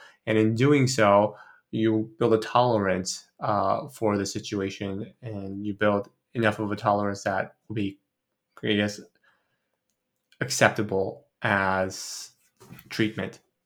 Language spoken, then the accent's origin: English; Brazil; also born or lived in South Korea; I grew up in Brazil most of my life, even though I was born in Brazil and my parents are from Korea. I was not born in Brazil, sorry. I was born in Korea.